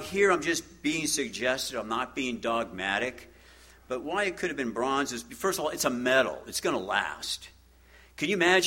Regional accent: Garden Grove, California, United States; I grew up in Garden Grove. It's not that where I live right now isn't very far from where I grew up

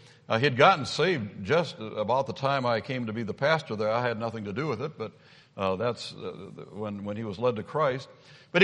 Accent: Pekin, Illinois, United States; also born or lived in Minnesota; I was born in Minnesota, but I consider my hometown and home church to be in Pekin, Illinois.

